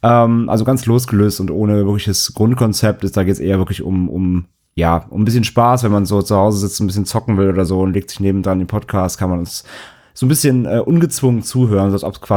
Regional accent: Rhineland, Germany; born there; now in Hamburg, Germany; ich komme aus Hamburg, beziehungsweise gebürtig, ich bin hier aus dem Rheinland. Wohne aber seit knapp 7 Jahren in Hamburg.

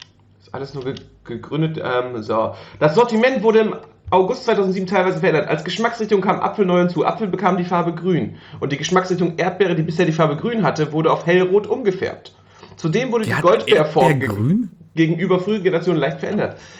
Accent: Northern Germany, Germany; bei uns im Norden gab es immer so Waldmeisterbonbons.

